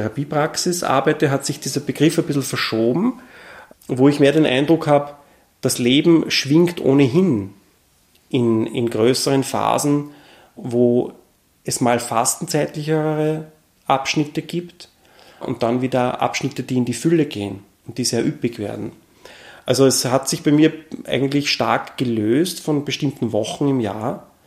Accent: Gmünd, Lower Austria, Austria; Also die Kindheit da im nördlichen Waldviertel, noch vor dem Mauerfall, bin 79 geboren und in Gmünd aufgewachsen, und da war ja die Welt aus eigentlich.

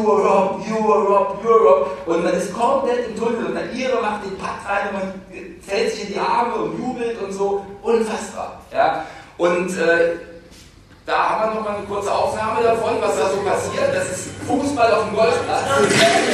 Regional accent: Hesse, Germany; also ich bin ja Hesse

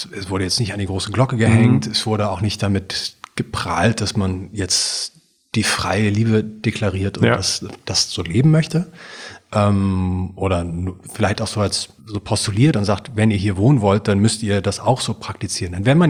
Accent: Hamburg, Germany; Ich bin in einer Kommune aufgewachsen in Hamburg, in so einer Art Hippie-Wohnprojekt.

